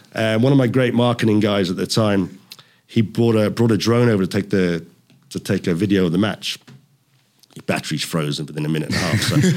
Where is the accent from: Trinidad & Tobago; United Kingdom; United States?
United Kingdom; Belfast, Northern Ireland; I'm from Belfast, and all the English guys were like, you're Irish, you have to wear shorts.